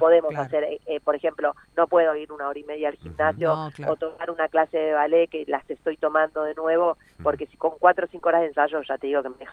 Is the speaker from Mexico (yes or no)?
no; Buenos Aires, Argentina; Salí de La Boca, empezando a estudiar ballet